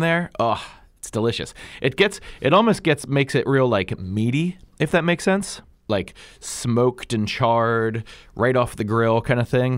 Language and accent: English; Maryland, United States; I mean, I'm from Maryland, and most bars I've ever worked at, all have horseradish in there